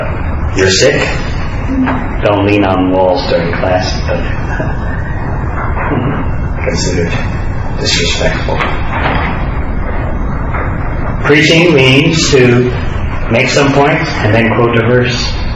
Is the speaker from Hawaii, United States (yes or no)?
no; New York, United States; I come from New York.